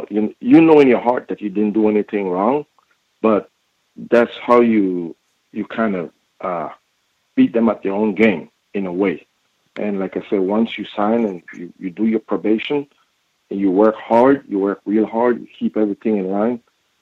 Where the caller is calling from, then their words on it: California, United States; Hi, Gus. I'm calling from California.